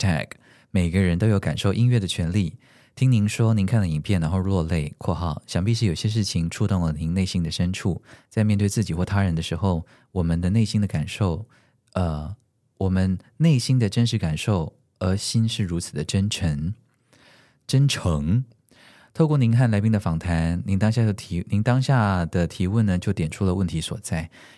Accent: Taiwan; 因为就像你说的，我们身为台湾人

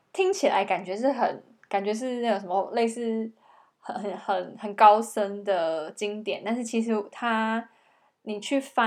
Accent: Taiwan; moved away as an adult; now in Melbourne, Australia; 我那时候是从台湾要搬到墨尔本，就是要来念研究所

